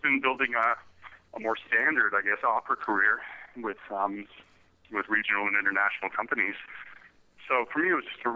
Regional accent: Calgary, Alberta, Canada; there was an old joke when we were growing up with my teacher in Calgary.

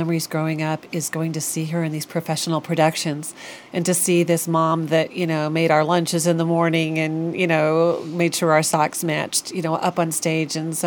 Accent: Winnetka, Illinois, United States; born there; I was born in Winnetka, Illinois, which is this very small, safe, affluent suburb on the North Shore of Chicago.

